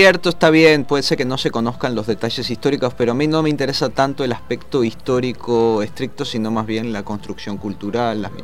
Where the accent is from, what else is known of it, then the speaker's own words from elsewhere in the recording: Montevideo, Uruguay; que de ahí vengo yo.